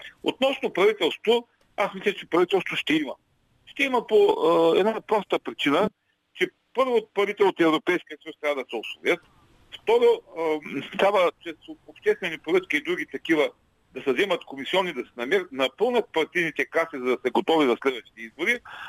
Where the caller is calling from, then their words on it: Ruse, Ruse Province, Bulgaria; съм от Русе.